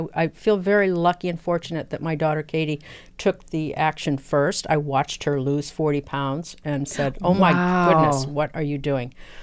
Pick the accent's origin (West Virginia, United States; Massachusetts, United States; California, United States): California, United States; now in Mansfield, United States; California.